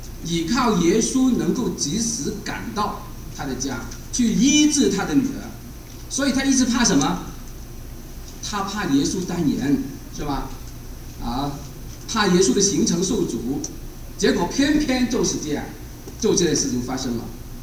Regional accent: China; 我们中国人啊，就是半途插出一个成教金子吧

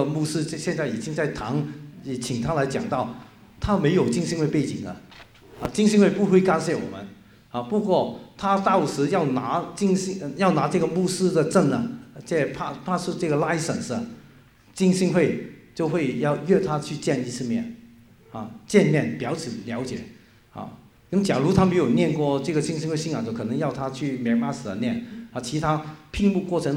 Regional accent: Hong Kong; moved away as an adult; 我在香港，我是在潮语浸信会长大，潮语浸信会是北美浸信会的。我移民之前是在闽南浸信会的背景的浸信会做牧师

